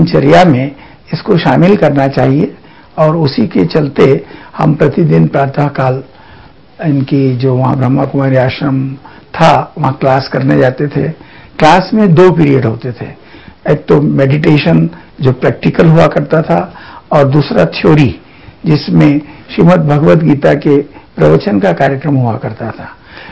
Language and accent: Hindi; Indore, Madhya Pradesh, India; हम मूलतः जिला इंदौर के रहने वाले हैं।